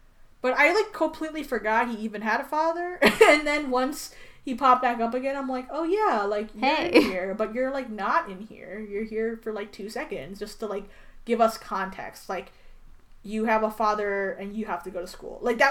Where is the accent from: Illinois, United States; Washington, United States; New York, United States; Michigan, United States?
Michigan, United States; Detroit; Born and raised in South Detroit.